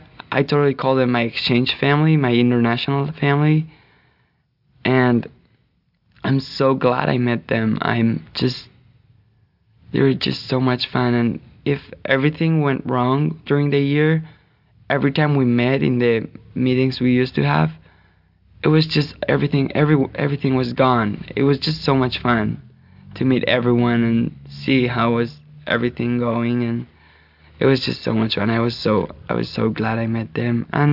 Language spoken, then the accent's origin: English; Basque Country, Spain; English is a second language; I used to say I was from the Basque country, the Basque region of Spain, and I came from a small town with 25,000 inhabitants.